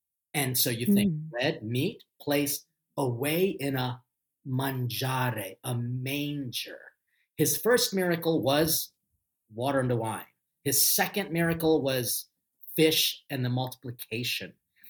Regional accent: Philippines; So I'm Filipino, but we're like the Mexicans of Asia.

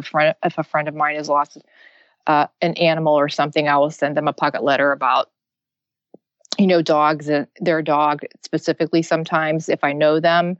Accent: Pennsylvania, United States; born there; now in Ohio, United States; I was actually born in Pennsylvania, and I met my husband overseas in the military in Okinawa.

